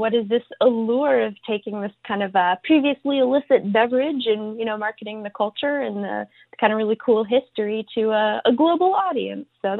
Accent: Tennessee, United States; And I'm originally from Tennessee.

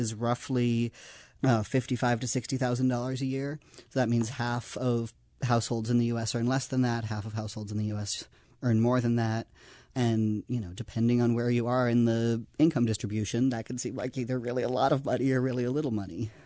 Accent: Seattle, Washington, United States; there was a little clump of people where I grew up in Seattle who were all interested in revolution and so on

